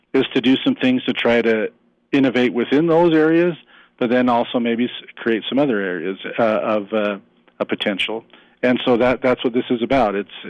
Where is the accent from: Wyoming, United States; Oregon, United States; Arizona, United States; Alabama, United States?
Wyoming, United States; But I think we all growing up in Wyoming, because we know, and I grew up in this state